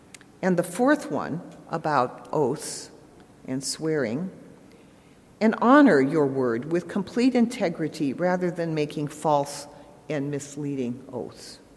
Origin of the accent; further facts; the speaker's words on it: United States; now in Canada; I am an American. I was an American. I'm a Canadian citizen. So I have a great love for my birth country.